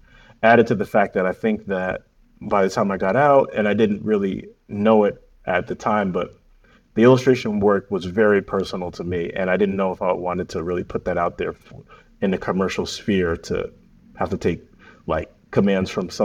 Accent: Saratoga Springs, New York, United States; I'm originally from Saratoga Springs, New York, which is a small city in upstate New York.

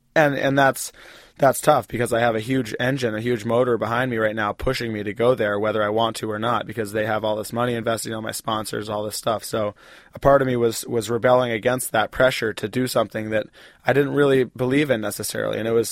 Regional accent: United States; my home country

